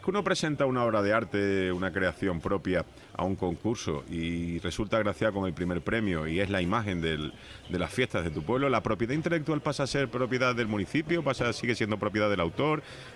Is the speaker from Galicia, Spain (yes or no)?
no; Seville, Andalusia, Spain; born there; now in La Orotava, Spain; es mi municipio. Además lo he elegido, yo no he nacido aquí, pero si me dice tú de dónde eres, digo, yo nací en Sevilla, pero soy de la Orotava.